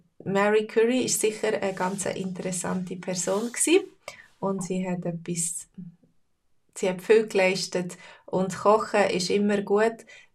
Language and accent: German; Fribourg, Switzerland; first language Swiss German; Meine Muttersprache ist Schweizerdeutsch. Aber ich bin in Fribourg aufgewachsen, wie ihr vielleicht schon wisst. Und Fribourg ist eine zweisprachige Stadt. Also in dem Dorf, wo wir gewohnt haben, also gerade neben Fribourg, in der Agglomeration von Fribourg.